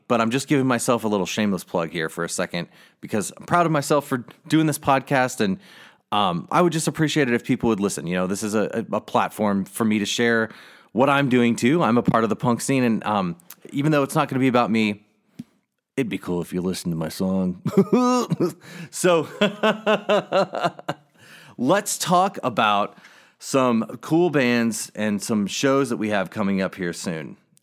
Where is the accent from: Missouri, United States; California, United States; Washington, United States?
Missouri, United States; St. Louis; I had released some music and I'm from St. Louis